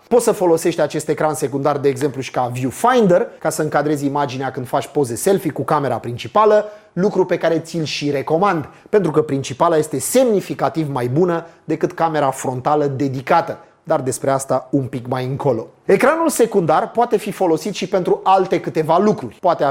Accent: Romania; Desigur, noi suntem români și știm cum să găsim căi ocolitoare

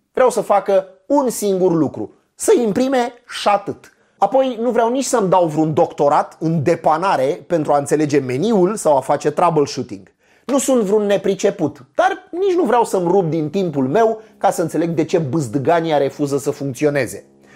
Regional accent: Romania; Sigur, noi suntem români, prin urmare la următoarea înlocuire am găsit o fentă care să evite o astfel de situație neplăcută.

